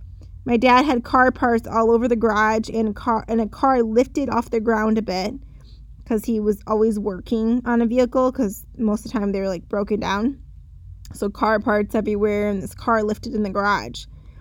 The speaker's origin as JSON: {"language": "English", "region": "Michigan", "country": "United States", "tie": "born or raised there", "said": "I haven't been a huge snow lover, even though I grew up in Michigan."}